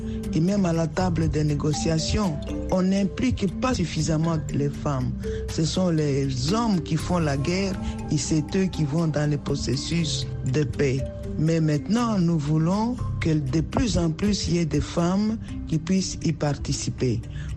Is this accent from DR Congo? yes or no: yes; DR Congo; Je viens de la République démocratique du Congo.